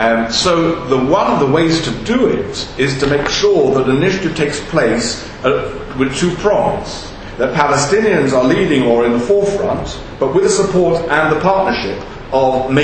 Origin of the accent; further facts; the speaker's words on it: England, United Kingdom; So I was raised in England, my rabbinic education here.